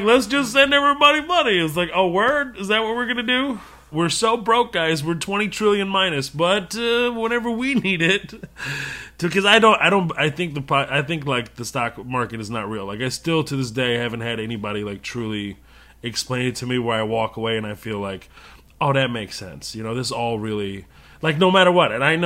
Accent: Houston, Texas, United States; Yeah, no, I am. I'm from Houston.

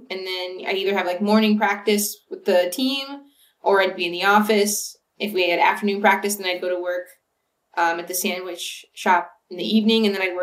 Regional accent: Ventura, California, United States; I'm from about an hour north of LA. I'm from Ventura. So it was like right in my backyard.

